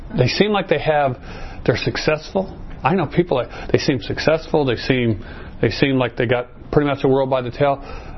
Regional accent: Chandler, Arizona, United States; I've been in Arizona for 56 years now. So, you know, I remember growing up in Chandler, I remember when Chandler was all agriculture.

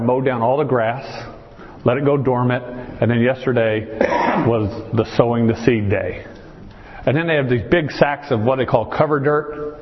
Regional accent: Chandler, Arizona, United States; You know, when I grew up in Arizona, we never saw gravel yards like you see today. We never saw crushed granite yard. Everything was green. But we grew up in Chandler

